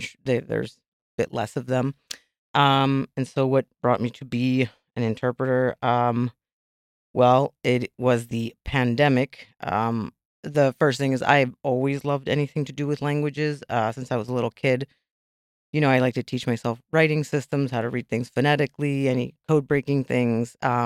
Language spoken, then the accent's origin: English; U.S. Virgin Islands; now in United States; In the Virgin Islands. And remember, I'm not like a young person, so not like the youngest.